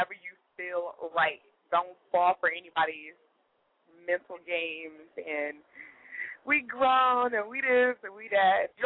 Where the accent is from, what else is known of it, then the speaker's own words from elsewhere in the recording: Brooklyn, New York, United States; Shut up. I'm from Brooklyn.